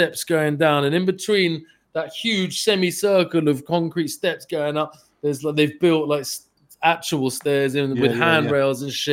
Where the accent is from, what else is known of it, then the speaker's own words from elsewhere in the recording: England, United Kingdom; Because I'm just like, oh God, they all know I'm fucking English.